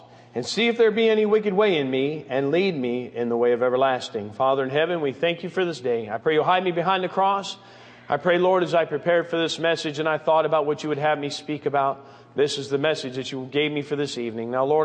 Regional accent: Michigan, United States; born there; Much like your preacher, I was born in Michigan.

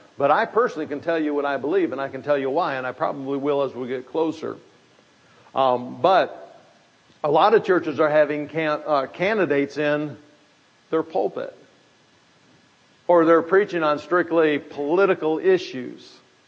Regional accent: Grand Rapids, Michigan, United States; of Grand Rapids, it's half Polish and it's half Dutch. My wife is from the Dutch side. She's Dutch. I'm from the Polish side, but I'm not Polish.

